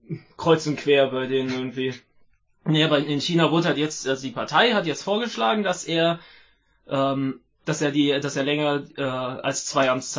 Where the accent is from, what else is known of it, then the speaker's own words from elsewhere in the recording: Trier, Rhineland-Palatinate, Germany; ich komme aus Trier, das ist die Geburtsstadt von Karl Marx